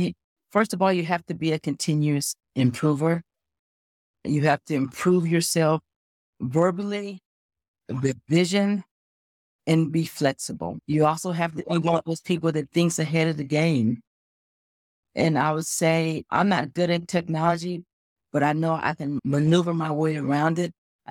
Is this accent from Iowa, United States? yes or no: no; Louisiana, United States; I would love to go back to my hometown of Louisiana and help rebuild. the area where we lived.